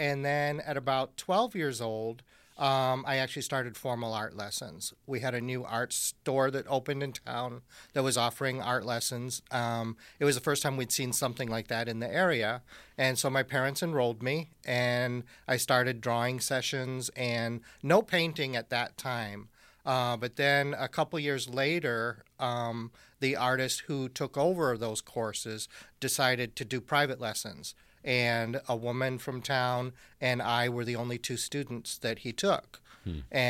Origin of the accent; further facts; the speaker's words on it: Lewiston, Maine, United States; born there; I was born in Lewiston, Maine. My parents are still there, and I have a sister who still lives in Maine.